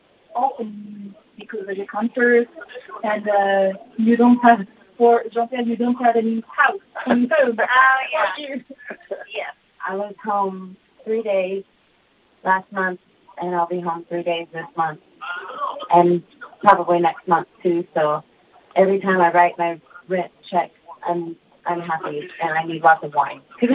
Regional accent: New Mexico, United States; Well, I'm from New Mexico, but I am not Mexican. I thought I was Mexican until I was, like, 13. but I'm part Cherokee Indian.

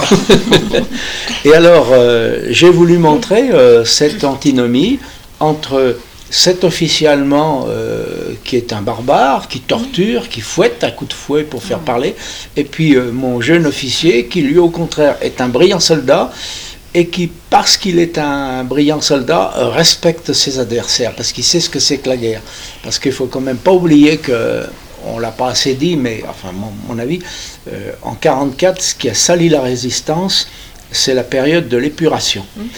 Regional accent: Bourg-en-Bresse, Auvergne-Rhône-Alpes, France; born there; Je suis né à Bourg-en-Bresse.

